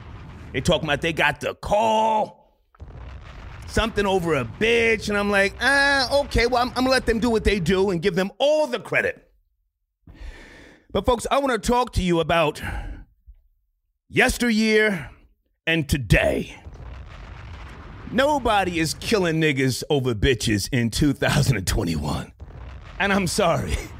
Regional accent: Scotch Plains, New Jersey, United States; from Scotch Plains, New Jersey, by way of Hot 97, Power 105, MTV, VH1.

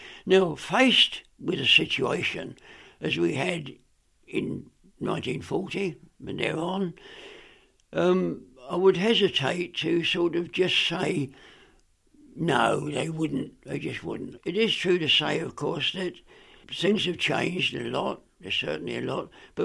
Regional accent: Brighton, South East England, United Kingdom; also born or lived in Mayfield; But all my life, I've lived in Brighton. So from the age of a few months old, I've always lived in Brighton.

